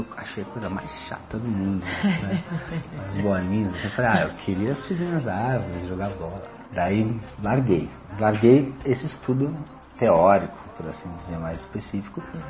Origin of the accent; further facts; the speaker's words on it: Curitiba, Paraná, Brazil; sou curitibano aqui, nascido na capital aqui dos Pinheirais em 1976.